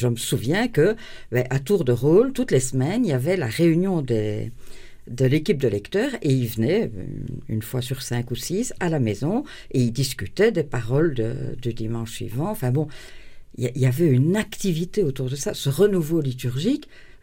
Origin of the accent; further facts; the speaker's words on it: Braine-le-Comte, Wallonia, Belgium; de mon enfance à Braine-le-Comte, je me souviens surtout dans la maison du jardin.